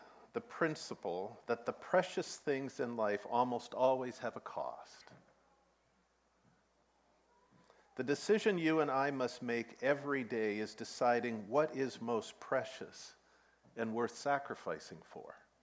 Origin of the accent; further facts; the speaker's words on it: Vietnam; I grew up in Vietnam in a martyr's environment where sacrifice was placed as a high value